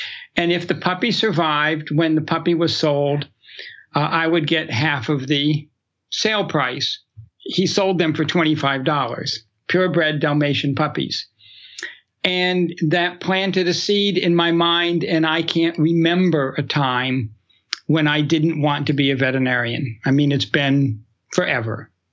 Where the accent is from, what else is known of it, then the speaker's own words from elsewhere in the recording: New Hampshire, United States; I grew up in New Hampshire